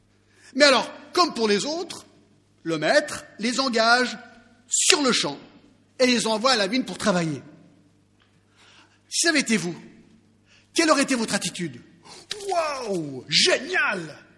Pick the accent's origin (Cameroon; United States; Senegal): United States; now in France; Alors vous savez, je suis américain à la base